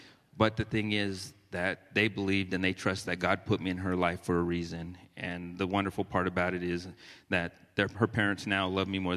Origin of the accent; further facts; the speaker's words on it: Albuquerque, New Mexico, United States; born there; now in Round Rock, United States; I was born in New Mexico, a small city, big city in Albuquerque.